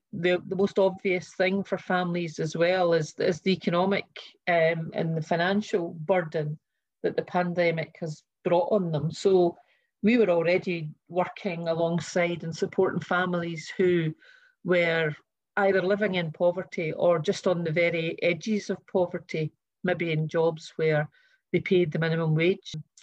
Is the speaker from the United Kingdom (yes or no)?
yes; Scotland, United Kingdom; I was brought up in West Lothian in a wee mining village.